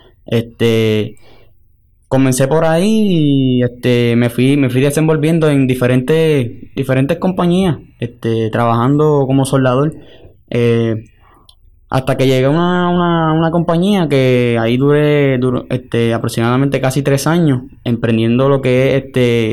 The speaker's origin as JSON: {"language": "Spanish", "town": "Morovis", "country": "Puerto Rico", "said": "Tengo 23 años, soy del pueblo de Morovis."}